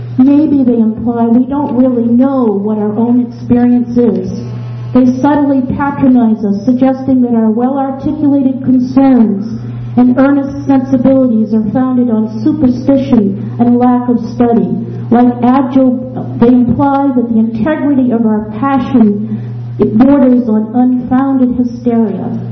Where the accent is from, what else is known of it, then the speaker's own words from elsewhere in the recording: Belfast, Maine, United States; I'm from Southwest Harbor. I was born and raised in Belfast. My father and my grandfather were from Belfast. I live on Mount Desert Island